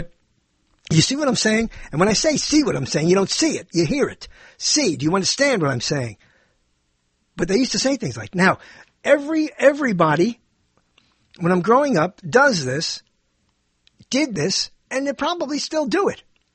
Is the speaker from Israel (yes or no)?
no; New York, United States; I grew up, as I always said, I grew up in New York. And in New York, everybody knows what it is they need to know.